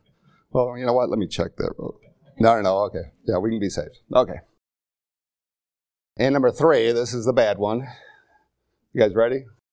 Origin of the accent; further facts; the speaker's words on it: California, United States; Number one, I am from California. Okay. I couldn't help that.